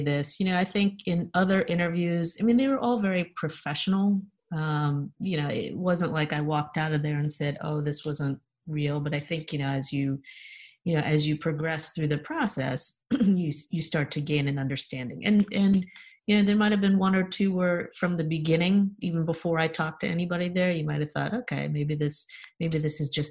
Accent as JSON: {"language": "English", "region": "New York", "country": "United States", "tie": "born or raised there", "said": "You know, I grew up in New York, so I definitely understand that feeling."}